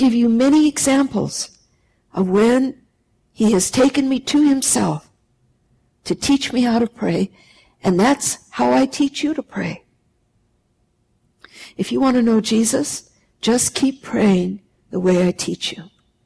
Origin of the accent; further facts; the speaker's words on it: United States; I'm not Australian, I'm American